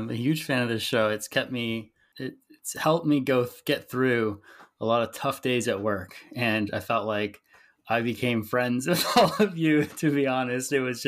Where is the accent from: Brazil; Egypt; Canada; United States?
Canada; I'm from Canada.